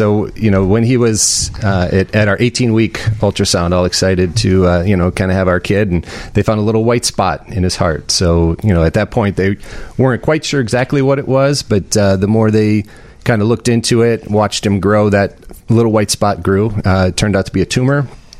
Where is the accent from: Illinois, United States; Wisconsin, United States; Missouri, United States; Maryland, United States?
Illinois, United States; Vernon Hills; We're from Vernon Hills, northern suburbs of Illinois.